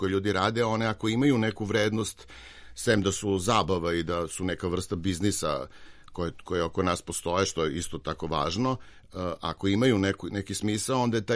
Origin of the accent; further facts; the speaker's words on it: Belgrade, Serbia; ja sam Beograđanin